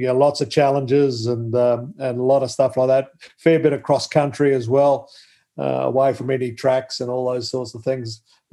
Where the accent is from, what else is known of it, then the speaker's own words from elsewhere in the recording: Northern Territory, Australia; also born or lived in South Australia; I grew up in the Northern Territory and Northern South Australia, and ended up on the coast at Christie's Beach back in the early 60s